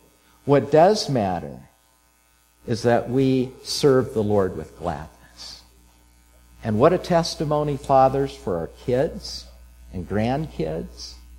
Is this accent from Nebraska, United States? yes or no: yes; Nebraska, United States; They got to know me, learned I was from Nebraska, Alvy.